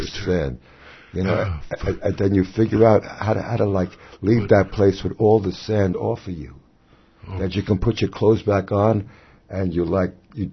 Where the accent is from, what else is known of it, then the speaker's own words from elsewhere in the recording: Brooklyn, New York, United States; But, you know, I'm from Brooklyn, you're from Brooklyn, Bob